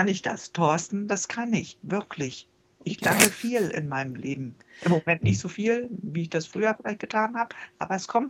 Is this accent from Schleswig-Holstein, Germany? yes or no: yes; Schleswig-Holstein, Germany; und ich bin ja auf dem Dorf da groß geworden, im Lübecker Umkreis.